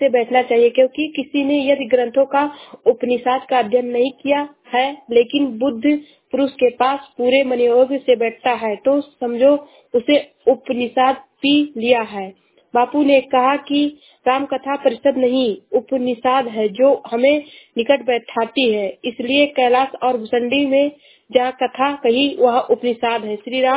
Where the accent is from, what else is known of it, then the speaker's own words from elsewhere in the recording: Uttar Pradesh, India; मैं जिला सरावस्ती से हूँ।